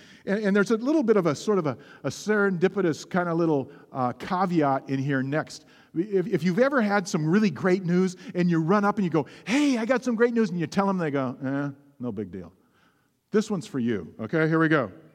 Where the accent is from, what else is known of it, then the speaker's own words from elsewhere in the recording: Gresham, Oregon, United States; I grew up in a city that was sort of the poor country cousin of the metropolitan Portland area. I grew up in Gresham of the Gentiles.